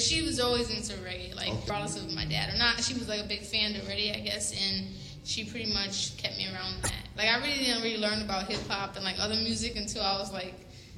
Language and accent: English; New York City, New York, United States; So yeah, I mean, I'm exposed to a lot growing up in New York City.